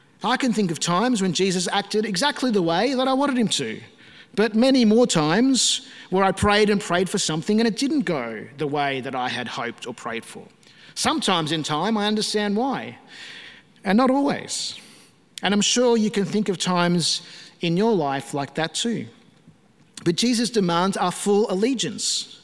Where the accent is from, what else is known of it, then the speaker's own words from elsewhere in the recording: Melbourne, Victoria, Australia; he put it on my heart to come back to Melbourne, to my hometown and to my home church where I came to faith, the church that my parents were still worshipping at.